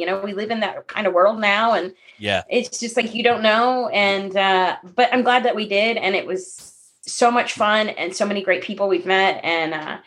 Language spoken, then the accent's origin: English; Philippines; born there; also born or lived in Middle East; I lived in the Middle East. I was born in the Philippines. I've been in many countries.